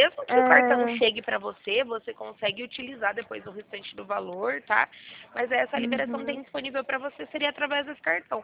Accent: Limeira, São Paulo, Brazil; Eu sou aqui do interior de São Paulo, minha cidade é Limeira.

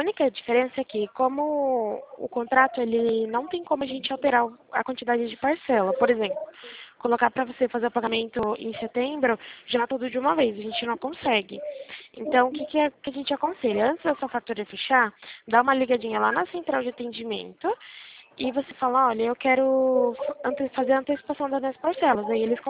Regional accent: Limeira, São Paulo, Brazil; O DDD meu é 19, porque eu sou de Limeira, São Paulo

